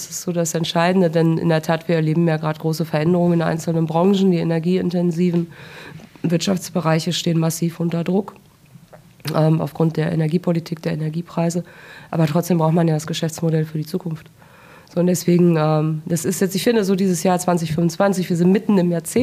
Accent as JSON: {"language": "German", "town": "Dortmund", "region": "North Rhine-Westphalia", "country": "Germany", "said": "Aber als Dortmunder nach Gelsenkirchen zu fahren, das ist natürlich schon eine Sache."}